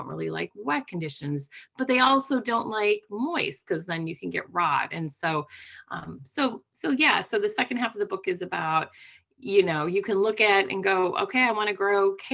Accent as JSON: {"language": "English", "region": "Midwest", "country": "United States", "said": "I'm from the Midwest, so it's heartbreaking for me that I can't grow tomatoes outside of a greenhouse."}